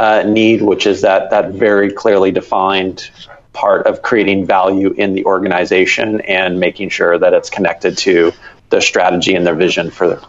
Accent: San Francisco, California, United States; I'm originally from San Francisco, and so, you know, grew up in the dot-com era in that area

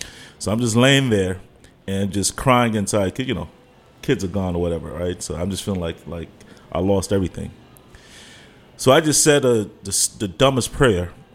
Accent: Washington, District of Columbia, United States; born there; I was born here in Washington, D.C. My parents are Nigerian. So it's funny, when I teach, my accent really comes out.

